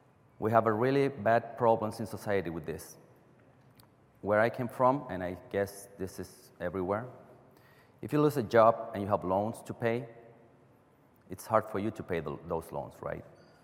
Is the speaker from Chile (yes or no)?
yes; Chile; I come from Chile.